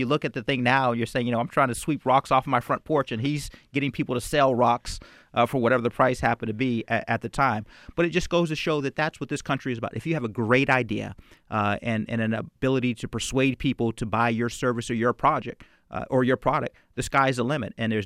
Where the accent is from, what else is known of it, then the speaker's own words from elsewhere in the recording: Youngstown, Ohio, United States; my hometown, Youngstown, Ohio